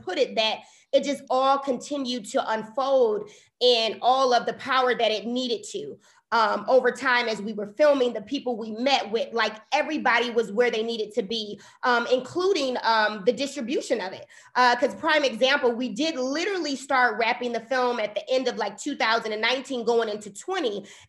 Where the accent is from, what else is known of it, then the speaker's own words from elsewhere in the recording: Milwaukee, Wisconsin, United States; I want to tell stories about what's happening right here in my hometown. And so I became a little bit more stationary, but we do have an office that's also opening in Chicago this spring.